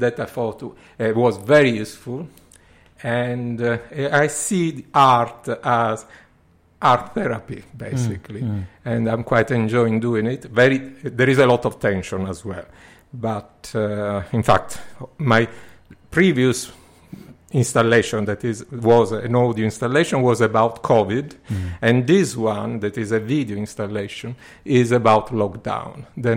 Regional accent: Sicily, Italy; English is a second language; moved away as an adult; now in London, United Kingdom; I come from Italy, as you can understand from my pronunciation. Particularly, I come from Sicily.

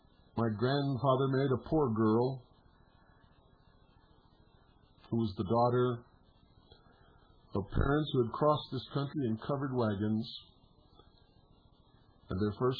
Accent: California, United States; born there; I was born in Bigsby Knowles Maternity Hospital in California on May the 6th, 1943.

